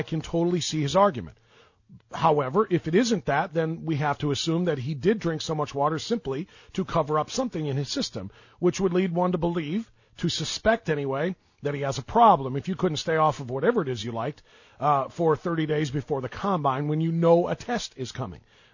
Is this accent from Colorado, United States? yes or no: no; Cleveland, Ohio, United States; And I'm saying this not because I'm from Cleveland and I'm a Browns guy.